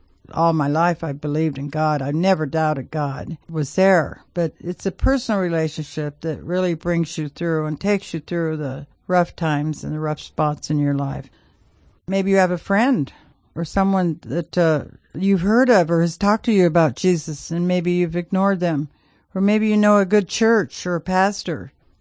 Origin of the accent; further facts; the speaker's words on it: Iowa, United States; What's a passport? We're from Iowa. We don't need passports there.